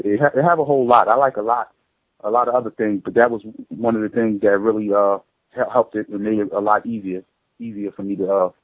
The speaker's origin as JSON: {"language": "English", "town": "New York City", "region": "New York", "country": "United States", "said": "I'm from New York City. I'm 31 years old"}